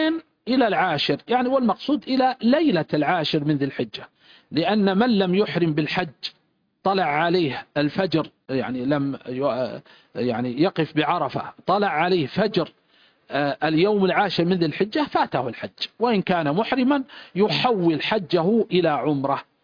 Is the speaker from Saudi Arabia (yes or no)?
yes; Riyadh Province, Saudi Arabia; عندنا في نجد، في مثلا منطقة الرياض وما حولها،